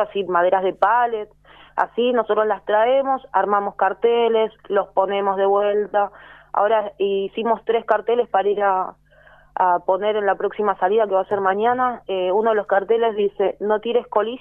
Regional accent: Buenos Aires, Argentina; Yo vengo de Buenos Aires, Buenos Aires era un desastre en los 90.

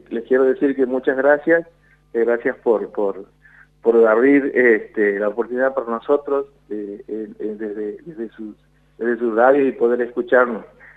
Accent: Fernández, Santiago del Estero, Argentina; soy de Fernández, una ciudad a 45 kilómetros al sur, por la Ruta Nacional 34, al sur de la capital de Santiago del Estero.

